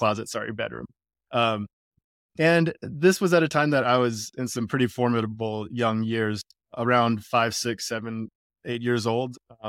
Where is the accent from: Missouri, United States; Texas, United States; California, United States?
California, United States; I have a twin brother. We grew up in Northern California.